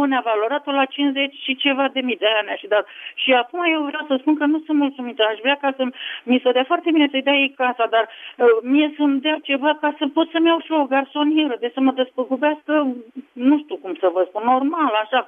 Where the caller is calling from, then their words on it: Bucharest, Romania; Da, sunt din București și eu am mai vorbit cu dumneavoastră.